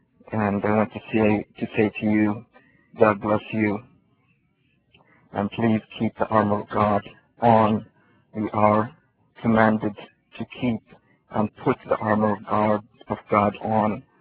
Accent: Saudi Arabia; accent: Saudi; ما تكلمت فيها اللغة العربية، لكن بدأت أتكلم اللغة العربية مؤخرا. ويصعب علي أن أتكلم باللهجة السعودية لأني ضيعتها. أحاول أتكلم باللغة باللهجة السعودية لكن أتلخبط لأني متعود على الكلام مع المصريين ومع المغاربة ومع الأخوة السودانيين

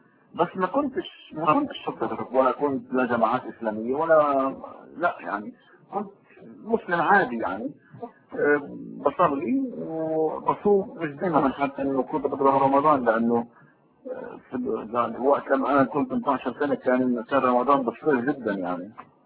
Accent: Jerusalem, Palestine; born there; انا من مواليد مدينة القدس. مدينة القدس اعتقد انه احلى مدينة في العالم

